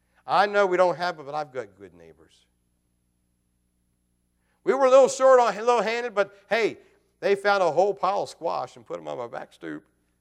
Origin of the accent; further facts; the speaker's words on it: Maryland, United States; moved away; I remember growing up in Carroll County, Maryland. It was about 50,000 people in the county when I grew up there. By the time I left, it was about 75,000.